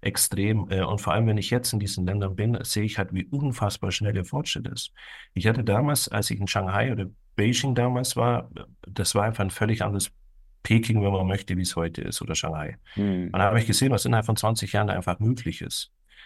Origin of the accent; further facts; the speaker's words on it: Bavaria, Germany; Ich komme aber aus Bayerisch Schwaben und da ist mir die Schweiz einfach zu teuer.